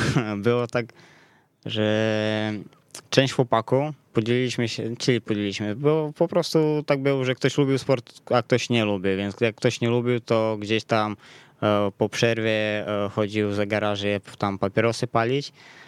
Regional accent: Pidpolozzia, Zakarpattia Oblast, Ukraine; Polish is a second language; Ogólnie jestem ze wsi, z Ukrainy, taka ukraińska taka wieś mm-hmm. w górach.

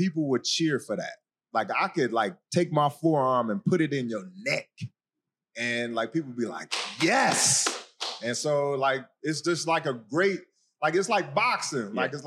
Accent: Detroit, Michigan, United States; So, you know, growing up in Detroit and then having that type of structure and not really having no father figure like that, because my dad went to prison when I was like 4.

